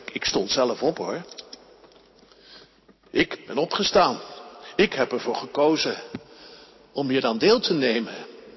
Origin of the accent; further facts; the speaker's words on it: Delft, South Holland, Netherlands; Ik kom uit Delft